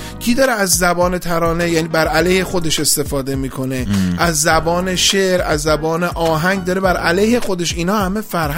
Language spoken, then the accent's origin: Persian; Iran; در فرهنگ ما که ایرانی هستیم